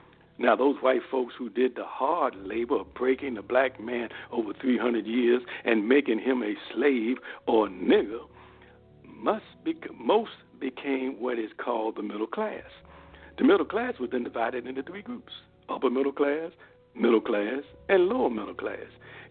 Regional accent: Virginia, United States; back to the projects that I grew up in Gilpin Court

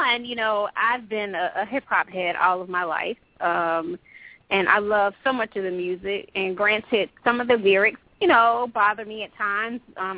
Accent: Atlanta, Georgia, United States; I'm a native from Atlanta, Georgia.

